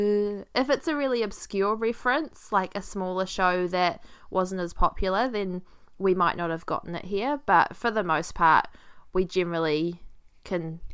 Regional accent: New Zealand; So I'm from New Zealand.

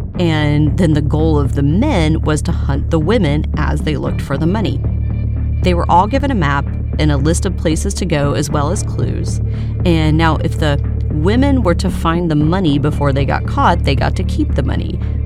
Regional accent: Baytown, Texas, United States; And this all happened in my hometown, Baytown, Texas. And I was just a kid and a young girl, to be exact.

